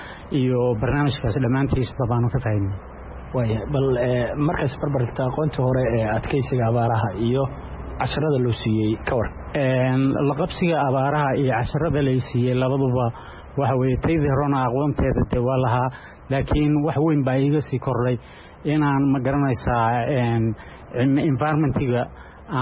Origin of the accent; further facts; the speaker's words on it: Karkaar, Somalia; waxaan ka socdaa gobol Karkaar